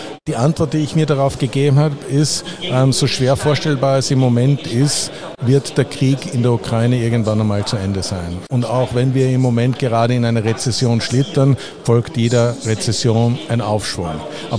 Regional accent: Salzburg, Austria; Ich selber bin Salzburger

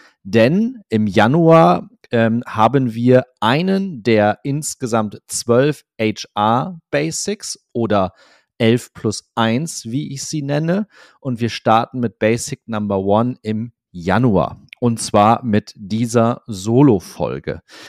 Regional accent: Cloppenburg, Lower Saxony, Germany; Bei mir in meiner Heimatstadt Kloppenburg sagen wir dann gerne Sass Neujahr. Das ist Plattdeutsch

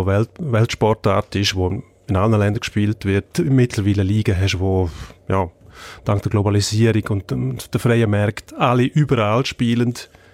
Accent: Switzerland; wir als Schweizer

